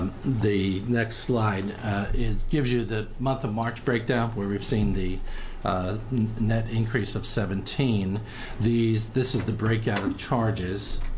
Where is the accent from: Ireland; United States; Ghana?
Ireland; I mentioned last time I was here that I'm Irish, so I'm automatically superstitious.